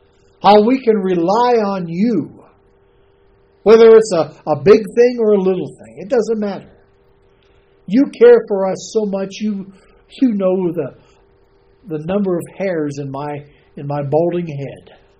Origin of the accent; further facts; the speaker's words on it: Detroit, Michigan, United States; Growing up in Detroit, we had this Jewish couple, the Mosses, living on the northern side of our house.